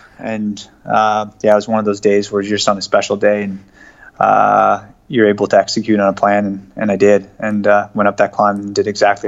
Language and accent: English; Canada; feeling that pride as a Canadian was so motivating.